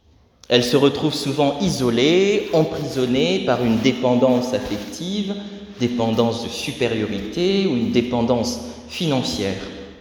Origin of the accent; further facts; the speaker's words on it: DR Congo; Et quand on est originaire du Congo Kinshasa, comme moi, on aura tendance à dire par à toi.